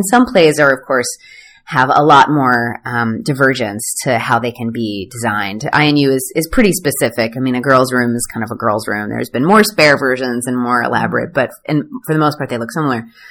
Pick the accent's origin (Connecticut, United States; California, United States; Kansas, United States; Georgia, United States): Georgia, United States; Atlanta; I grew up in Atlanta, and so, you know, half my friends were African-American